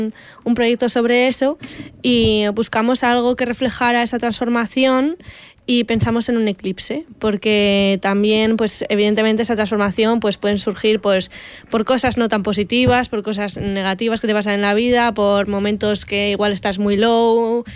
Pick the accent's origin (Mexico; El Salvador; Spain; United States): Spain; La Rioja; also born or lived in Bilbao; Yo soy de La Rioja.